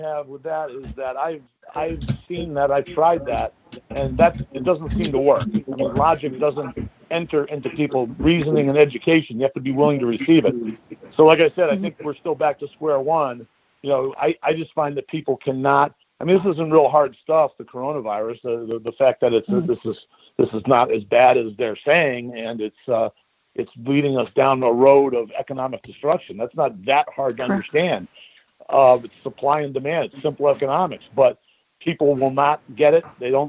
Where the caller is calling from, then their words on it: Connecticut, United States; from Connecticut, and listen to the show.